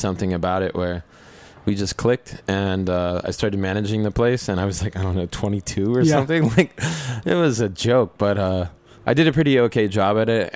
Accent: Maryland, United States; I grew up in Western Maryland, kind of like Appalachia, kind of, but like in a valley. And so I grew up kind of eating crabs and stuff.

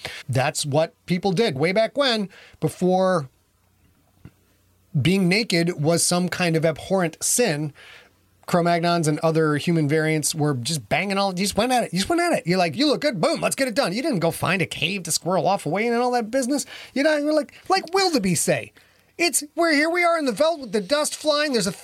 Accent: Midwest, United States; I am from the Midwest, as are several people in the chat room.

